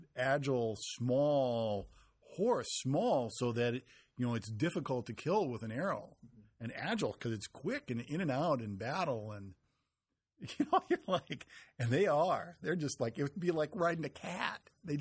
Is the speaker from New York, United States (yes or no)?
no; Montana, United States; I was from Montana and I didn't know how to ride a horse, because those guys can ride.